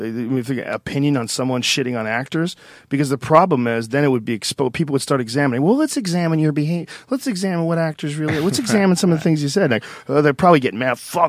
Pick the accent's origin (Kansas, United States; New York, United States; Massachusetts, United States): Massachusetts, United States; Boston; Well, I grew up in Boston and I used to do comedy at the Montreal Comedy Festival every year.